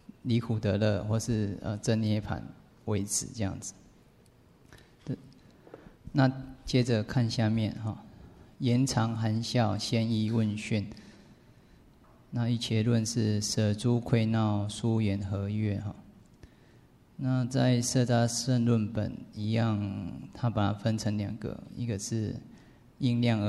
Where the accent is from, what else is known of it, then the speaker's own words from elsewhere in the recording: Taiwan; 所以我觉得啊，像我们台湾那种素食餐厅